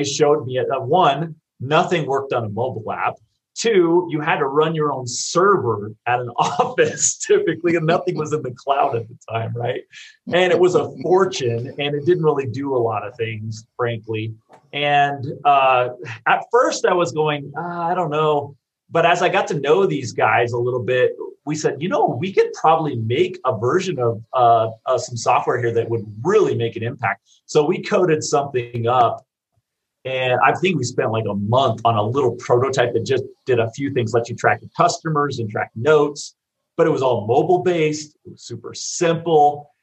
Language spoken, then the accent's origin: English; Seattle, Washington, United States; I grew up in the Seattle area and a longtime entrepreneur.